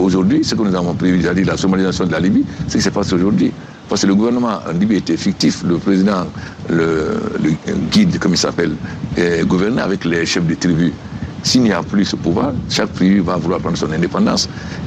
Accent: Guinea; Mais moi, je ne suis pas français, je suis guinéen.

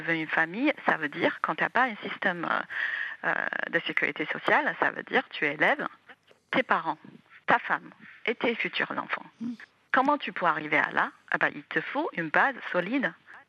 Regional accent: China; parce que je suis chinoise

